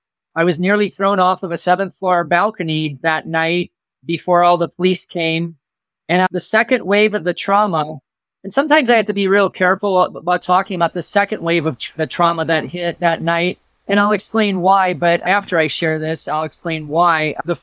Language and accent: English; Gary, Indiana, United States; now in Phoenix, United States; I was born in Gary, Indiana, just outside of Chicago, the steel mill communities there, raised with four siblings. And I moved here 19 years ago to Phoenix, and that's where I currently live.